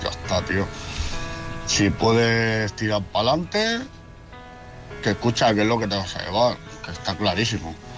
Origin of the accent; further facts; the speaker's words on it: Barcelona, Catalonia, Spain; soy de Barcelona, ahora estoy en Zaragoza con el trailer para cargar.